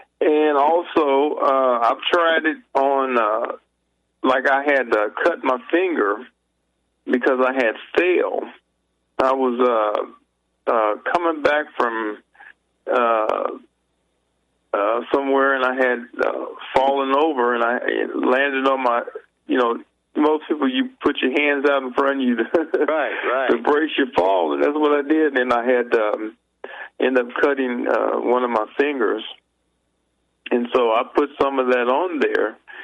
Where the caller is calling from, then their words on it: Kansas City, Missouri, United States; I'm calling from Kansas City, Missouri.